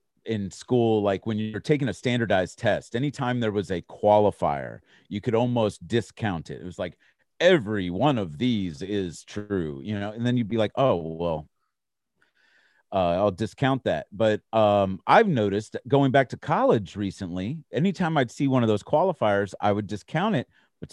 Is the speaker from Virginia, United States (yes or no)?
yes; Virginia, United States; now in Texas, United States; You know, because when I tell people I'm from Virginia, they call me a Yankee.